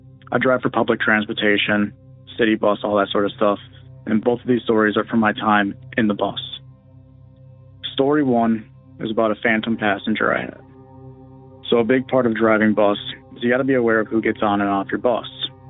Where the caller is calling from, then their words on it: Minnesota, United States; I'm from Minnesota.